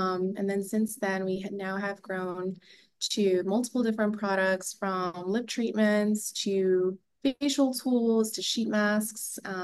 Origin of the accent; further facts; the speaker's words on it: New Jersey, United States; So a little bit about myself. I grew up in New Jersey and I founded ESW Beauty when I was 22.